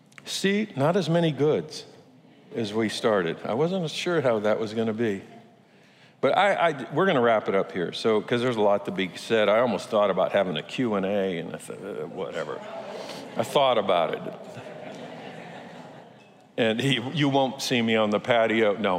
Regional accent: United States; My Constitution comes from Matthew 28 as a pastor. As an American, it's in Washington, D.C.

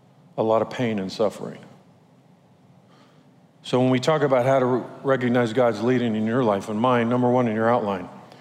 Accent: Long Beach, California, United States; now in San Clemente, United States; We grew up in Long Beach and time to move to San Clemente.

